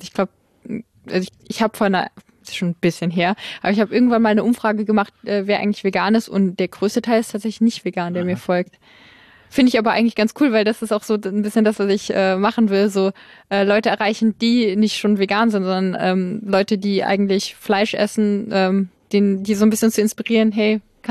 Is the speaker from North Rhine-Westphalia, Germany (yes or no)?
no; Saarland, Germany; Ich komme aus dem Saarland und nicht jeder Supermarkt hat die exotischen Sachen